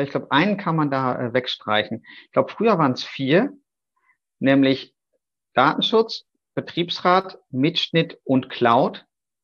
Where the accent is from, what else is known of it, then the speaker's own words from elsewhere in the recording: North Rhine-Westphalia, Germany; Jetzt komme ich ja aus Westfalen, das ist ja so der ärmere Teil von Nordrhein-Westfalen.